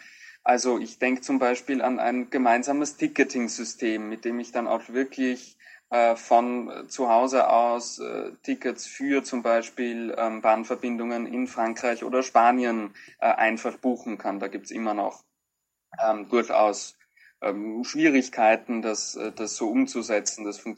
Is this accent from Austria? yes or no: yes; Austria; nicht nur in meinem Heimatland Österreich unterwegs bin, sondern eben auch in Deutschland und der Schweiz